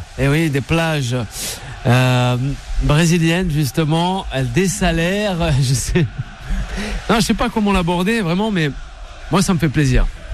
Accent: France; La France, on est français

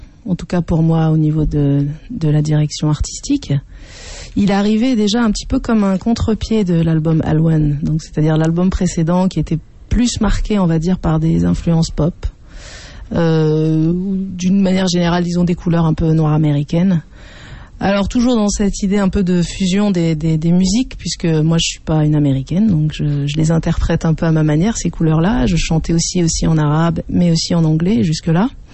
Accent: Grenoble, Auvergne-Rhône-Alpes, France; Je viens de Grenoble, oui.

